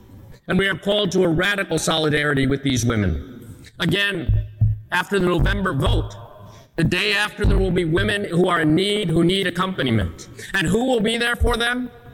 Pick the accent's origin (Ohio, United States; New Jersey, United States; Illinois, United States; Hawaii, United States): Ohio, United States; Cincinnati; I hear you're from Cincinnati. I said, I am.